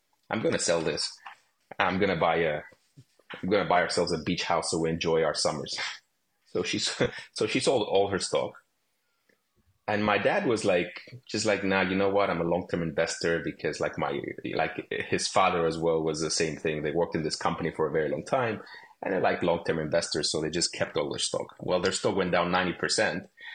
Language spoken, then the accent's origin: English; Cyprus; I grew up in Cyprus, so. From a very different background